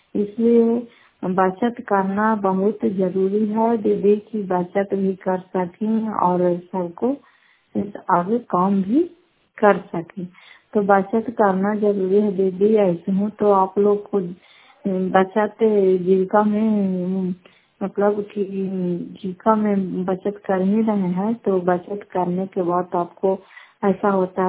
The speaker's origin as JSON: {"language": "Hindi", "town": "Fatehpur", "region": "Bihar", "country": "India", "said": "नगर फतेहपुर पंचायत मकरौता जिला नालंदा प्रखंड की निवासी हूँ।"}